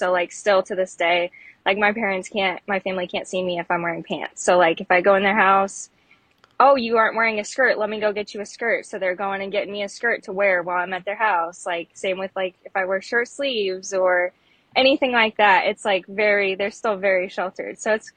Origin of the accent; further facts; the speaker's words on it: Illinois, United States; But I'm from Illinois. I'm from the Quad Cities, Illinois.